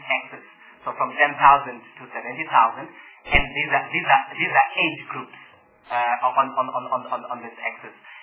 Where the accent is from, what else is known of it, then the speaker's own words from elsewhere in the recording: Mthatha, Eastern Cape, South Africa; For example, I come from Umtata, and I know that there's the bus stop in Umtata.